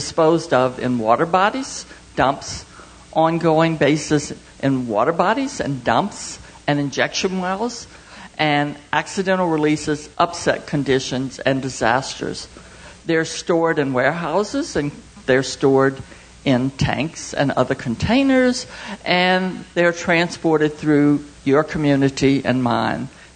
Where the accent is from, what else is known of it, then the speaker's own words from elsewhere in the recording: New Iberia, Louisiana, United States; I'm from New Iberia, Louisiana. I'd like to welcome you all to Louisiana, even though it is hot and humid. We love it here.